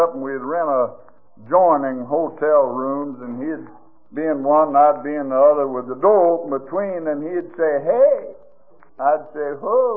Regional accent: Arkansas, United States; I come from Arkansas, and there's lots of smart folks come from there.

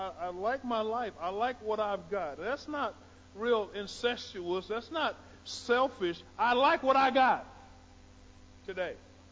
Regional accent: Austin, Texas, United States; So I moved back to Austin, April of 1990, to my mother, who was still drinking heavily, overweight, and just pure alcoholic.

